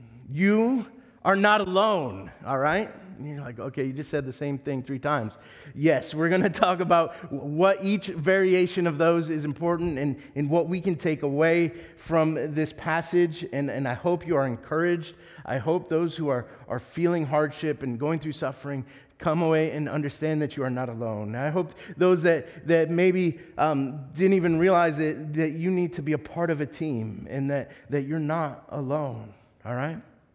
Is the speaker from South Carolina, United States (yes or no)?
no; Minnesota, United States; but I grew up in Minnesota, where I'm a Twins fan.